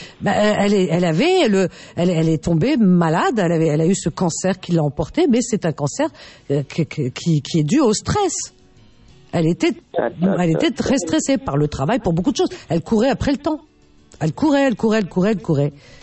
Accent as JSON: {"language": "French", "town": "Paris", "region": "Île-de-France", "country": "France", "said": "parce que je suis une Parisienne. Donc, comme toute Parisienne qui se respecte, j'ai des excès."}